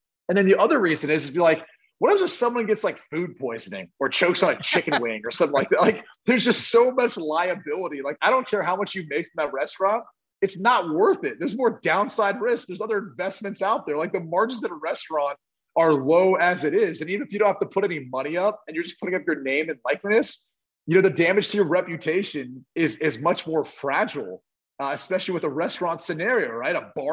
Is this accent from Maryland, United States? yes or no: no; Dublin, Ohio, United States; It's in Dublin, Ohio. It's my hometown.